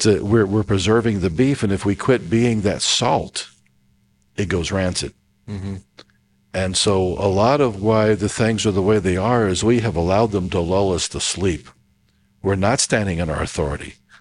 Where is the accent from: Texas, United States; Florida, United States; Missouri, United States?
Missouri, United States; I'm from Missouri.